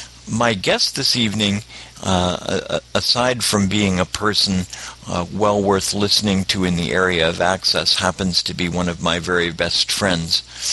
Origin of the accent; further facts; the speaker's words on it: Miami, Florida, United States; from Miami, Florida, where the wet weather was supposed to be dry but has been rainy this evening.